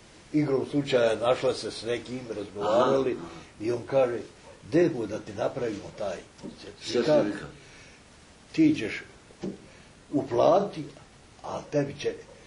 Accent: Bijeljina, Republika Srpska, Bosnia & Herzegovina; now in Tuzla, Bosnia and Herzegovina; Ja došao sam iz Bijeljne u Tuzlu.

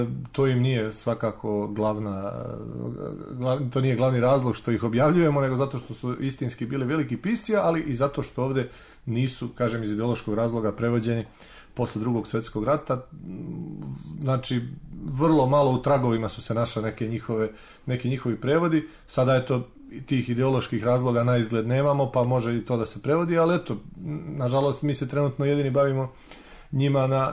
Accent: Raška District, Serbia; ja sam iz Stare Raške

